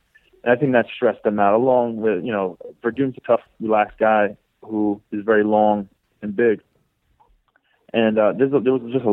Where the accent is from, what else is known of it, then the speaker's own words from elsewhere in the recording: Baldwin, New York, United States; I'm from Baldwin.